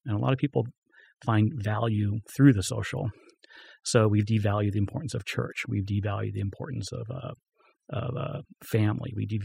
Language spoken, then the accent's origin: English; Florida, United States; I'm from Florida. Small town of had orange juice factory. Literally was town cut by railroad tracks. On one side of the railroad tracks was African Americans. It was very much the classic Southern town.